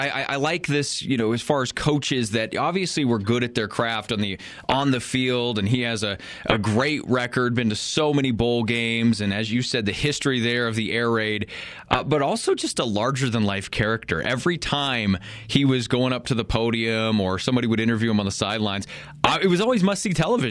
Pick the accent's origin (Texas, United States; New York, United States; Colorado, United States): Colorado, United States; Cheyenne Wells; I'm from Cheyenne Wells, so we played Swink all the time.